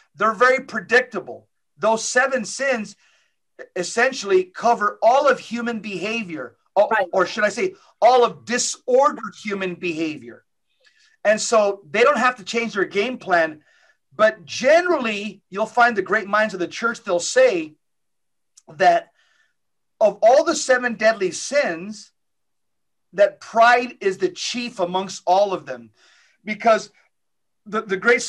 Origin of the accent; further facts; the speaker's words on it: Los Angeles, California, United States; born there; My parents are from Mexico. I was born in Los Angeles.